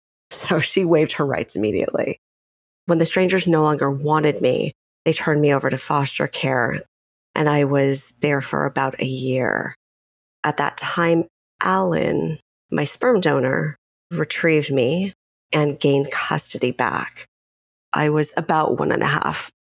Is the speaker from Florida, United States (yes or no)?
no; Westlake Village, California, United States; also born or lived in Monument, Colorado; I am from Westlake Village, California, and Monument, Colorado.